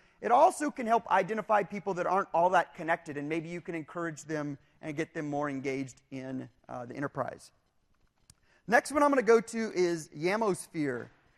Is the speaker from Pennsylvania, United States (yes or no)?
no; Dallas, Texas, United States; I'm from Dallas, and these are people from the Gulf Coast area.